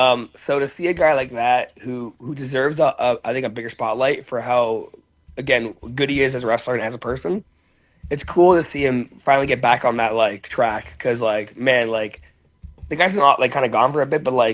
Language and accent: English; Hamilton, Ontario, Canada; And being a part of A1 is cool because A1 is my home. Like, I'm from Hamilton. Like, A1's my home promotion.